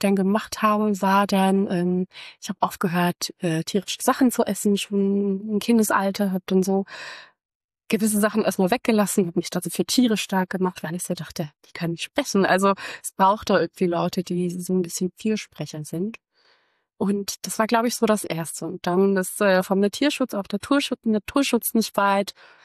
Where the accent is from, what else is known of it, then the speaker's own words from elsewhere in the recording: Hamburg, Germany; also born or lived in Regensburg; Ich habe vorher in Regensburg gearbeitet und studiert und dann dachte ich mir so, ich bin zurück in meine Heimatstadt Hamburg